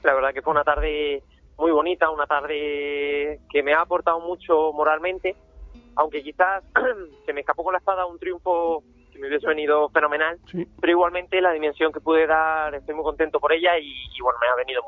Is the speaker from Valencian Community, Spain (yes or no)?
yes; Ayora, Valencian Community, Spain; also born or lived in Requena; Yo nací en el hospital de Requena, ¿no? Pero estoy empadronado en Ayora. Y nada más nacer ya me llevaron para Ayora. Entonces, soy de Ayora, de pura cepa.